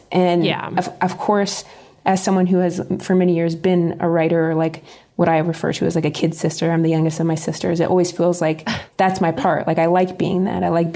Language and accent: English; Ohio, United States; I grew up in Ohio